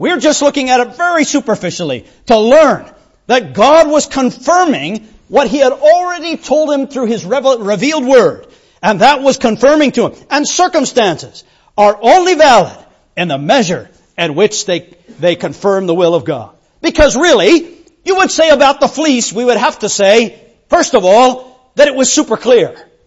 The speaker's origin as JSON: {"language": "English", "region": "Arizona", "country": "United States", "said": "Well, I'm from Arizona. I can tell you that there isn't."}